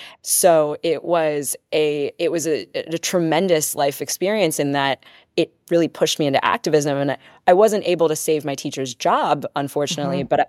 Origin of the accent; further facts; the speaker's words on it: Bethlehem, Pennsylvania, United States; I am a hometown kid through and through. And growing up in Bethlehem, Pennsylvania was the most impactful life experience